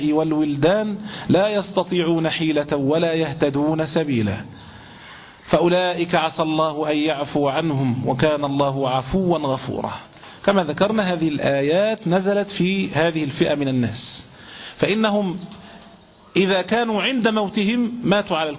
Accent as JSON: {"language": "Arabic", "country": "Egypt", "tie": "born there", "said": "انا ولدت هنا في مصر واعيش الان في مصر، فلست مهاجرا. انا اعيش في مصر بلد اسلامي وبلد اسلام ودار اسلام"}